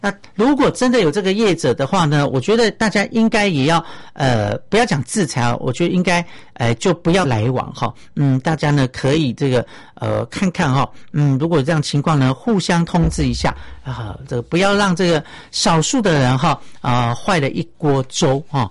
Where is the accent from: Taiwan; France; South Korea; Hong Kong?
Taiwan; Miaoli County; 还有我的家乡苗栗，也欢迎大家来面，哎，这个苗栗呢来玩玩哈、哦。